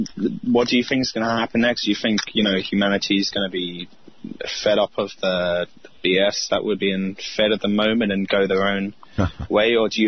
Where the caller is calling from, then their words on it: London, United Kingdom; Yeah, I'm calling from London.